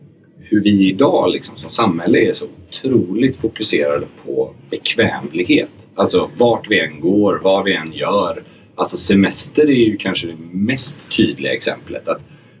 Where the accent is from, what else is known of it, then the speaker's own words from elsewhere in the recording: Gothenburg, Västra Götaland County, Sweden; moved away as an adult; now in Stockholm, Sweden; För när jag växte upp i Göteborg, innan jag flyttade till Stockholm.